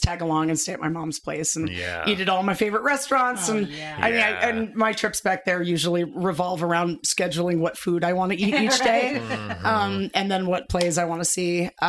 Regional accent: New York City, New York, United States; And I have to think that is just growing up in New York City, you have to find alone space no matter where you are.

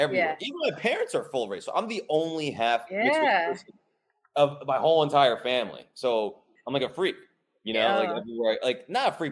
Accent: New Jersey, United States; Well, I grew up in New Jersey too.

